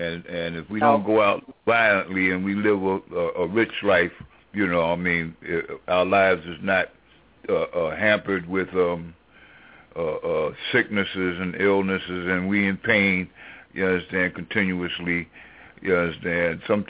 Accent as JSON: {"language": "English", "country": "Israel", "tie": "born or raised there", "said": "he was one of the brothers that I grew up with in Israel, and he passed away."}